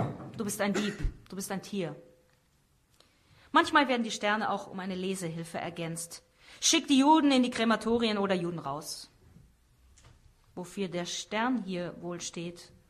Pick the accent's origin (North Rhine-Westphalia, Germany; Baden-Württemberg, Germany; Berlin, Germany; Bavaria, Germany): Bavaria, Germany; born there; Ich, gebürtiger Bayer